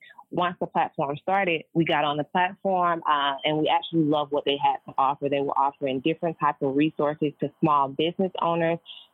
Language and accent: English; Atlanta, Georgia, United States; I'm born and raised in Atlanta, and I love what the city has to offer